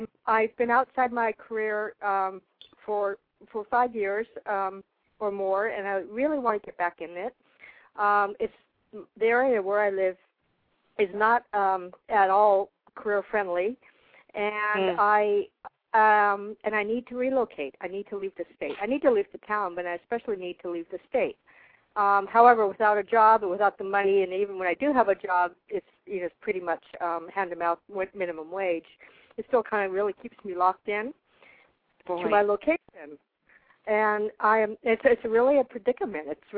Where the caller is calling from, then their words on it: Washington, United States; I'm calling from Washington State.